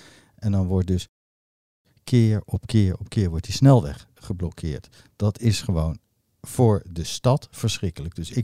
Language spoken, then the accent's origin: Dutch; The Hague, South Holland, Netherlands; Dus ik ben een schollekop eigenlijk. Maar ik denk dat ik een Hagenees ben.